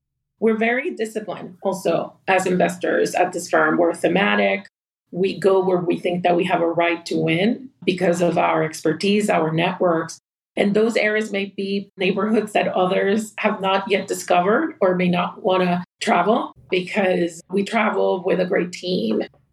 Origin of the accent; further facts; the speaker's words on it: Puerto Rico; I was born in Puerto Rico and grew up in a wonderful environment where everything was possible, according to my parents.